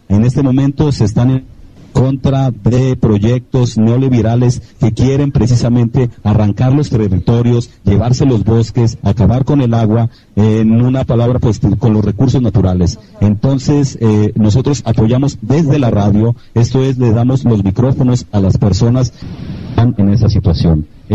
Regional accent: Guadalajara, Jalisco, Mexico; Venimos de la ciudad de Guadalajara, Jalisco, México, la tierra del mariachi

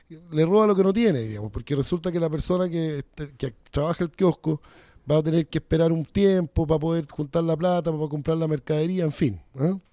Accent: Chile; Vivimos en América Latina, vivimos, además nosotros somos los chilenos, vivimos en muy al sur junto con los argentinos

